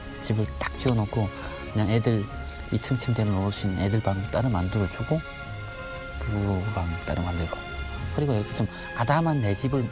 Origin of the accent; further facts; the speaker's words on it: North Korea; now in South Korea; 굳이 뭐 내가 북한에서 온 누구입니다 이렇게 얘기를 안 하는.